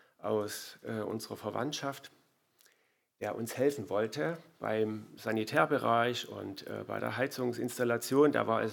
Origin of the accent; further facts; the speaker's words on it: Limbach, Germany; also born or lived in Baden-Württemberg; Also ich stamme ja hier aus der Ecke, ich komme aus Limbach, so wie der Carly. Und ich bin zusammen mit Daniela 1993 damals aus beruflichen Gründen ja nach Baden-Württemberg gegangen.